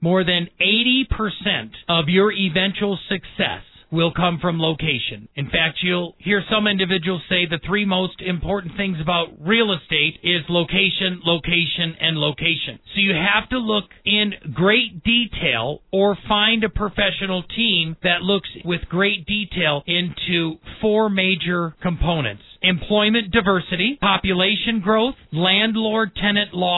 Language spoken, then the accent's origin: English; Milwaukee, Wisconsin, United States; I grew up in Milwaukee and I love Milwaukee